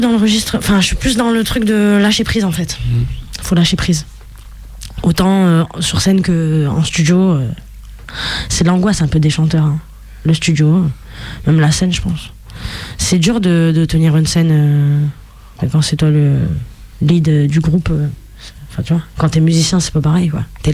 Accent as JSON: {"language": "French", "town": "Vitrolles", "region": "Provence-Alpes-Côte d'Azur", "country": "France", "tie": "born or raised there", "said": "dans ma ville natale à Vitrolles."}